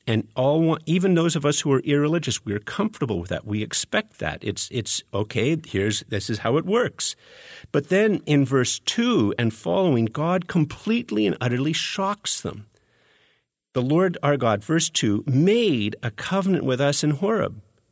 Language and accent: English; Canada; born there; I was born in Canada as a free man, you know.